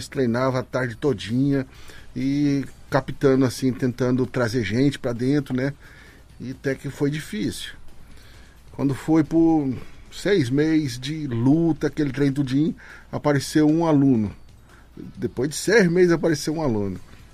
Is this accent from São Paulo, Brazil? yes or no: no; Goiás, Brazil; moved away as an adult; now in Boa Vista, Brazil; Vim do Goiás, sou goiano, né? E cheguei aqui em Boa Vista em 2002, cheguei em Boa Vista, né? Vim a trabalho e aí resolvi e fiquei por aqui mesmo.